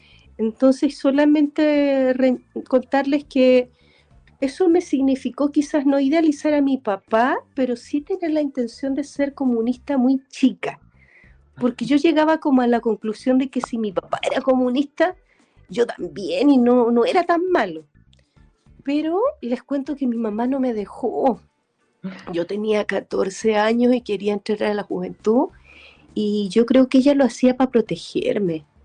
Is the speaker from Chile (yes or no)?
yes; Buin, Santiago Metropolitan Region, Chile; yo soy de Buin y vivía en Paine la fecha. Ahora soy de Buin, que son como unas aledañas.